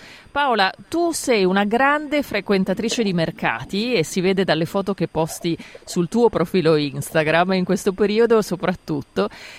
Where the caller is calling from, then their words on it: Melbourne, Victoria, Australia; io non sono di Sydney, ti parlo da Melbourne